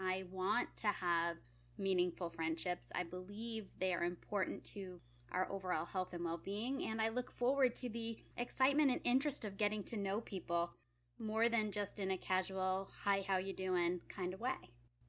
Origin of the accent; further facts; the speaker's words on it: Massachusetts, United States; And where I grew up in Massachusetts, it was the kind of place where you could strike up a conversation with a stranger in the grocery store